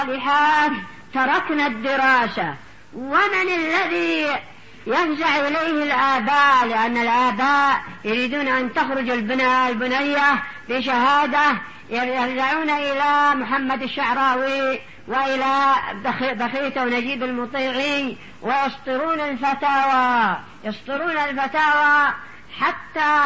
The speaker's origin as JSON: {"language": "Arabic", "country": "Yemen", "said": "والتعليم عندنا في اليمن أيضا خليط"}